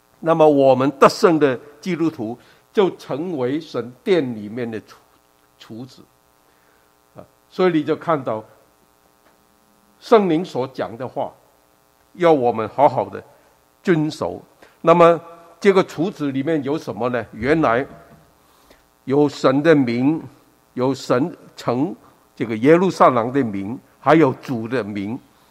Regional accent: Guangdong, China; 所以你我是广东人，所以我知道啊

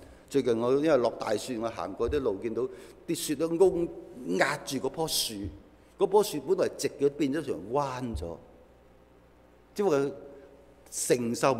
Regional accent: China; 我們中國人都說玉不琢不成器

